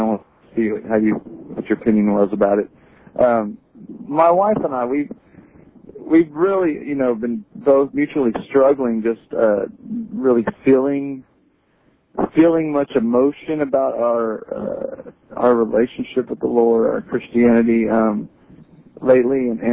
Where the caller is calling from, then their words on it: Round Rock, Texas, United States; in Round Rock.